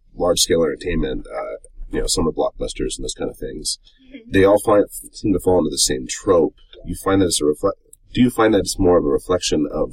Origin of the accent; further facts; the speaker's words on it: California, United States; now in Utah, United States; I grew up in California.